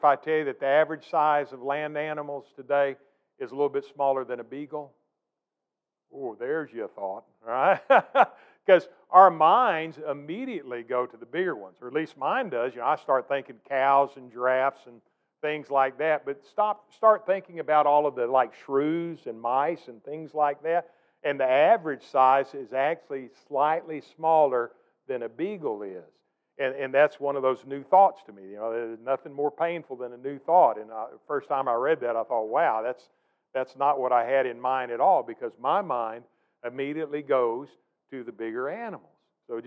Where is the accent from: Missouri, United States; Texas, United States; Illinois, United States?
Texas, United States; San Antonio; When I was a youngster growing up in San Antonio, Robin and I are both San Antonio natives.